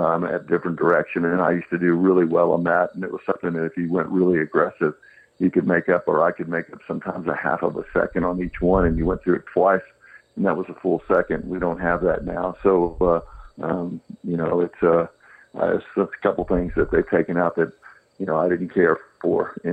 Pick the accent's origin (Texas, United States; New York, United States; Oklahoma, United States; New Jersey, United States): Texas, United States; born there; I was born in Texas, so yeah, I'm excited about the Dallas-Fort Worth race.